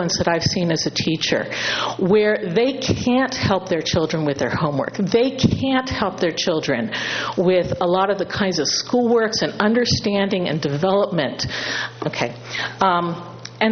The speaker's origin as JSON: {"language": "English", "town": "Los Osos", "region": "California", "country": "United States", "said": "I'm from Los Osos."}